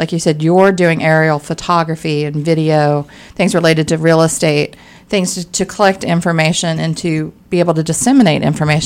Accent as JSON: {"language": "English", "region": "West Virginia", "country": "United States", "tie": "born or raised there", "said": "I grew up in West Virginia."}